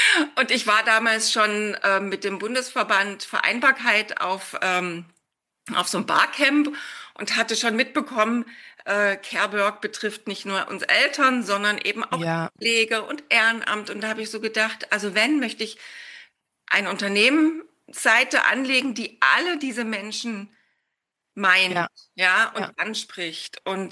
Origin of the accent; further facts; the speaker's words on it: Dresden, Saxony, Germany; Für mich steht jetzt ein Umzug wieder an nach Dresden nächstes Jahr. Einfach da, wo mein wo mein Herz zu Hause ist, meine Familie ist, wo ich groß geworden bin.